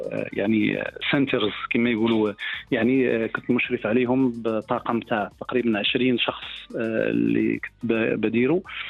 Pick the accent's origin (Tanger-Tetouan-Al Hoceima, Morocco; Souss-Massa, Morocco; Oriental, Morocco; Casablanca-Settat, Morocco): Casablanca-Settat, Morocco; Casablanca; كنقول لي أنا من المغرب، يقول لك منين، بعض مرات أغلبيتهم يكونوا زايرين المغرب، وهذا بيقول لك تقول دار بيضاء